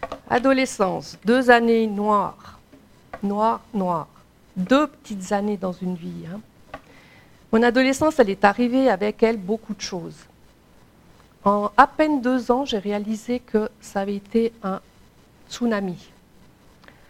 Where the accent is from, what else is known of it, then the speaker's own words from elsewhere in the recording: Switzerland; born there; Ben non, je suis suisse puisque je suis née en Suisse.